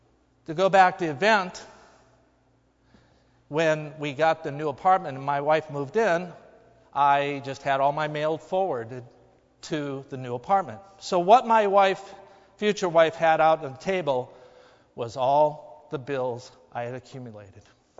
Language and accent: English; Midwest, United States; I grew up in the Midwest in a blue-collar family. My dad was a machinist. My mom was a stay-at-home mom.